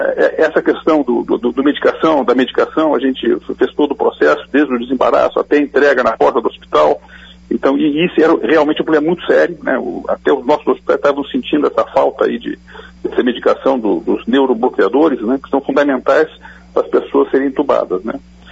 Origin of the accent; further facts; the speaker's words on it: Rio Grande do Sul, Brazil; eu sou gaúcho, né? Sou da área aqui